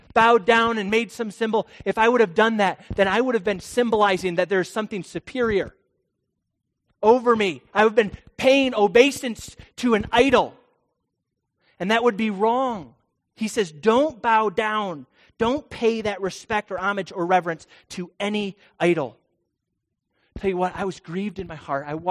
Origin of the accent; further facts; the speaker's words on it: United States; We live in America. America. I don't bow down to anybody. I'm an American.